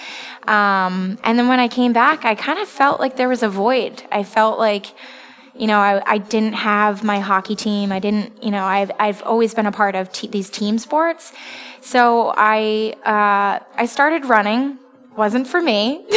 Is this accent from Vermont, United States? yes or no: yes; Vermont, United States; I grew up in Vermont, so it's fairly common up there to be ice skating and skiing and snowboarding and all that.